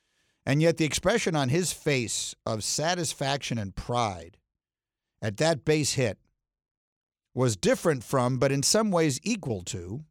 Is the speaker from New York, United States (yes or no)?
yes; New York City, New York, United States; I was back in my hometown of New York City